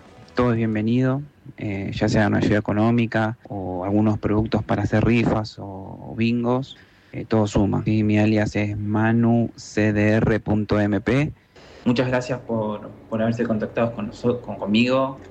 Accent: Quilmes, Buenos Aires Province, Argentina; Soy de Quilmes.

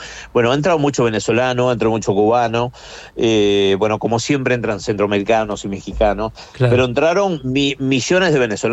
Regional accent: Argentina; now in United States; A mí me dio mucha vergüenza, te cuento, como argentino.

